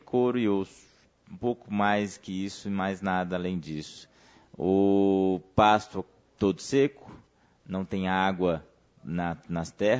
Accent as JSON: {"language": "Portuguese", "region": "Northeast Region", "country": "Brazil", "lives_now": "Distrito Federal, Brazil", "said": "Sou nordestino com muito orgulho, tá? E hoje estou aqui na região do norte, em torno norte do DF e nordeste goiano."}